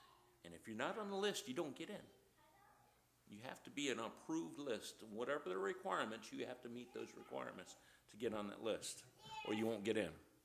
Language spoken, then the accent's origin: English; New York, United States; When I lived in New York, everybody had a nickname. I can't remember anybody growing up in New York that was called by their given name routinely.